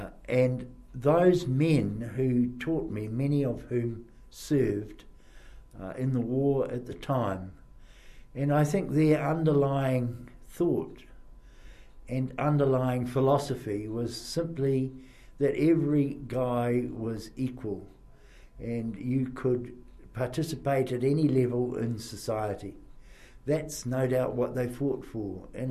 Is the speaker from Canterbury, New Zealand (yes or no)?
no; New Plymouth, Taranaki, New Zealand; But I was born in New Plymouth and have been a resident really forever, except when I went off to university and to Teachers Training College.